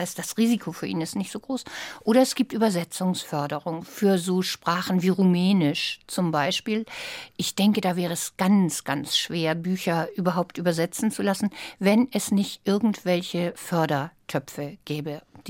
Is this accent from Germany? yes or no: yes; Germany; Ich komme aus Deutschland.